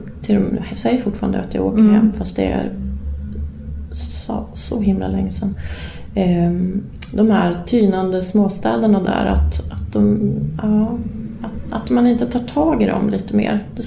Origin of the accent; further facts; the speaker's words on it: Sala, Västmanland County, Sweden; now in Stockholm, Sweden; Nej, jag har bott i Stockholm jättelänge. Men jag är från Sala. Så är Västmanlänning.